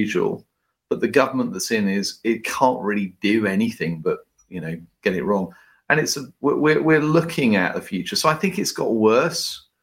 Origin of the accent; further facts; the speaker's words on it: United States; moved away as an adult; now in United Kingdom; I'm an American in exile in Britain with a British passport.